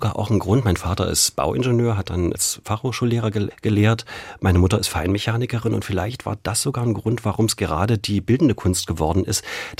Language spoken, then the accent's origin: German; Germany; Ich bin in der DDR groß geworden